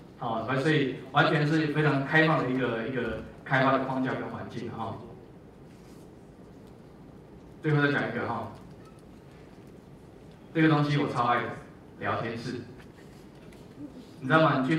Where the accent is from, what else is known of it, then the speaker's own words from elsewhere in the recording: Taiwan; 但是只有我一个台湾人，啊，只有一个台湾人